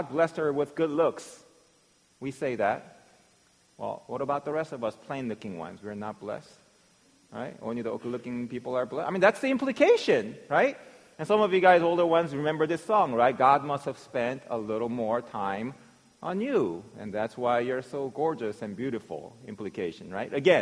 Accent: South Korea; growing up in South Korea

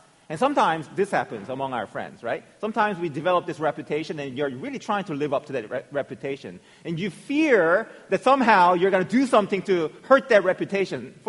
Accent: South Korea; English is a second language; when I was growing up in Korea, there were many sparrows.

